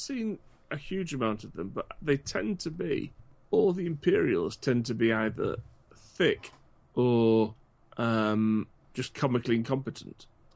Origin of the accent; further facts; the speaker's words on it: United Kingdom; I mean, look, I'm British, you're Australian.